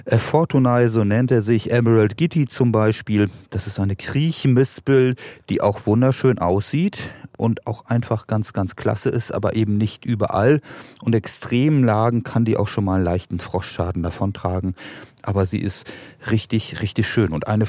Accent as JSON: {"language": "German", "region": "Northern Germany", "country": "Germany", "said": "Bei uns im Norden dauert es noch. Wir Norden sind ja auch eher ein bisschen spröde"}